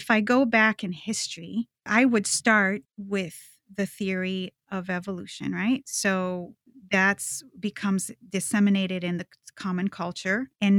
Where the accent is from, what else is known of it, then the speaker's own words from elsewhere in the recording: Brazil; My father was a minister and an evangelist. I remember a lot of the culture in Brazil